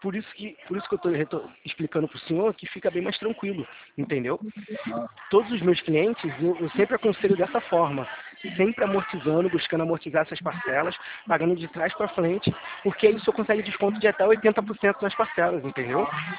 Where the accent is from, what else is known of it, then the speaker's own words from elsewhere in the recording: Campo Grande, Brazil; eu sou de Campo Grande.